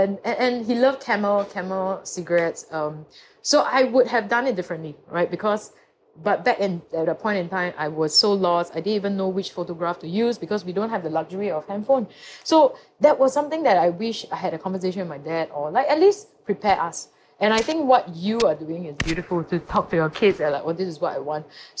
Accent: Singapore; I'm just Singaporean, yeah.

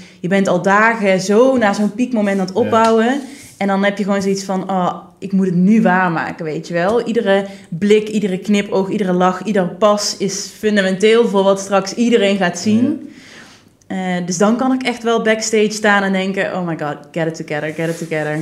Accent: Limburg, Netherlands; Oké, ik ben echt een Limburger, jongens.

